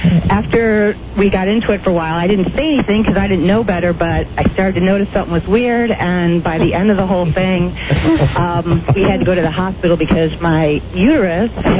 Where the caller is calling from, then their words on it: Rochester, New York, United States; Rochester, New York.